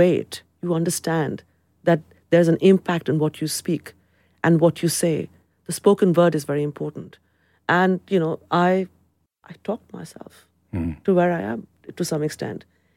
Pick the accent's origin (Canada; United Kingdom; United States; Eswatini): United Kingdom; London; I'm a Londoner. My identity is to the city. I belong to the city. The city belongs to me. So if it is about countries, then it is India.